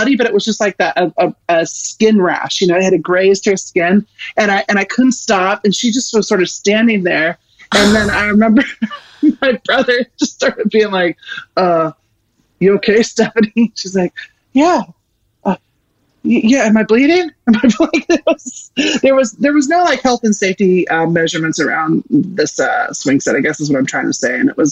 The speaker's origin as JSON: {"language": "English", "region": "Kansas", "country": "United States", "tie": "born or raised there", "said": "I grew up in Kansas, right? I'm the youngest of six."}